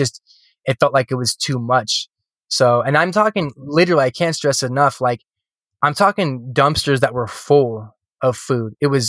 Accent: California, United States; And I've been pretty privileged, you know, growing up in California.

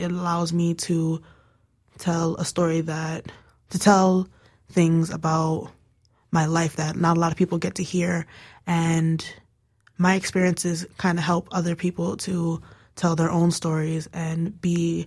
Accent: United States; born there; I was born in America, but my family comes from Nigeria.

